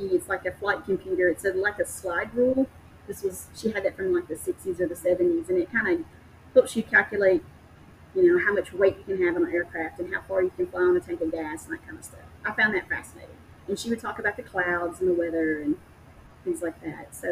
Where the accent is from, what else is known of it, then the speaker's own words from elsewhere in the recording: Woodbury, Tennessee, United States; Yeah, I'm originally from Woodbury, Tennessee, which is a little bitty tiny town outside of Murfreesboro. I grew up on top of a mountain.